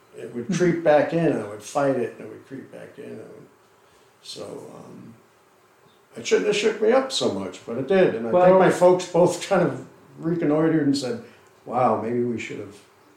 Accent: Bay Shore, New York, United States; there was a rock, it was a time capsule down on Main Street in my hometown.

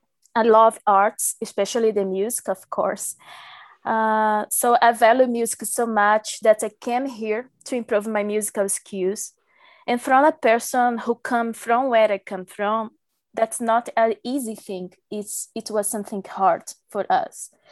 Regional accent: Belém, Pará, Brazil; now in United States; I am from Belém, Pará. It's a place in the north of Brazil in the Amazon region.

